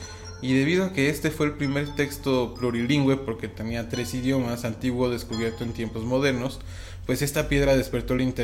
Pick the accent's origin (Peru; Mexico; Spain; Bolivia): Mexico; Como mexicanos cuando vemos piezas arqueológicas de nuestra cultura en otros países